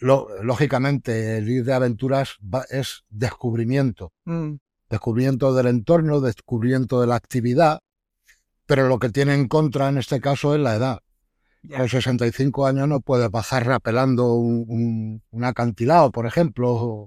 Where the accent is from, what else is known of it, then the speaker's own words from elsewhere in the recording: Aranjuez, Community of Madrid, Spain; born there; soy nacido en Aranjuez